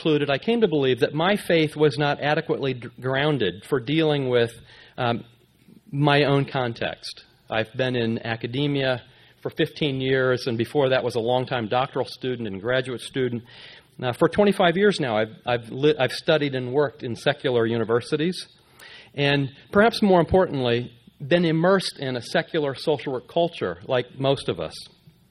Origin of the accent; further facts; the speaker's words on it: Nebraska, United States; transferred to a Missouri Synod Lutheran college in my hometown in Nebraska.